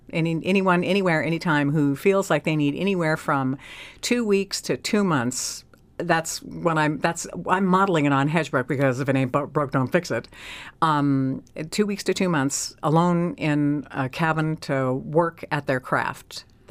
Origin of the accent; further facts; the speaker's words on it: Seldovia, Alaska, United States; we were raised in Seldovia